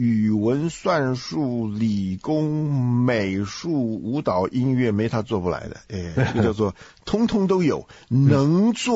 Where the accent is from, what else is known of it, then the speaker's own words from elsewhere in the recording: China; 这里面有几个词啊，我们中国人，就是中国家长一看了就眼睛发亮